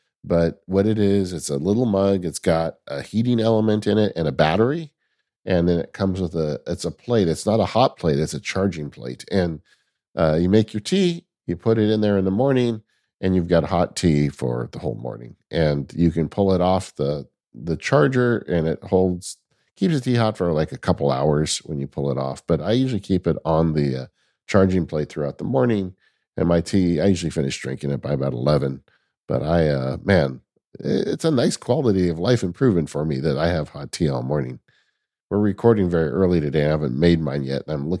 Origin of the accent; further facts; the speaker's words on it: the West, United States; I can tell you, growing up in the West, you know, we would go out to ghost towns when I was a kid.